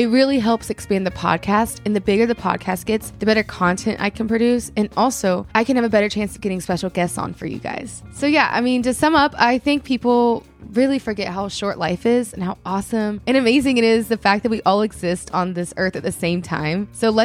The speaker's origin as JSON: {"language": "English", "region": "Alabama", "country": "United States", "tie": "born or raised there", "lives_now": "Atlanta, United States", "said": "I grew up in Alabama, where I do appreciate growing up Southern, and I'm very proud to be Southern."}